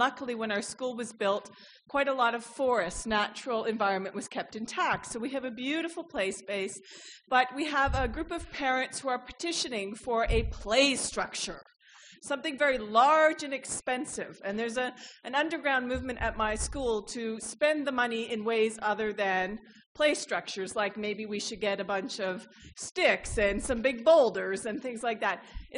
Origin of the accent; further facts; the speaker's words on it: Ottawa, Ontario, Canada; I'm visiting from Ottawa, Canada.